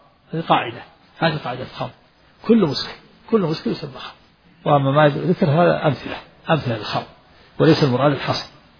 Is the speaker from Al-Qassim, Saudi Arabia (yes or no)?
yes; Al-Qassim, Saudi Arabia; نحن أدركنا هذا في القرى عندنا في القصيم، كان المؤذن أذان الفجر إذا أذن أسمع أهل البلد كلها، لما كنا صغار